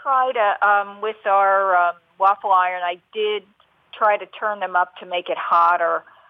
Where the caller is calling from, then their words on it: New Hampshire, United States; New Hampshire.